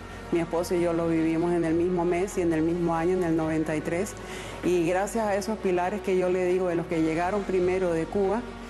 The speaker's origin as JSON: {"language": "Spanish", "country": "Colombia", "said": "Yo soy colombiana"}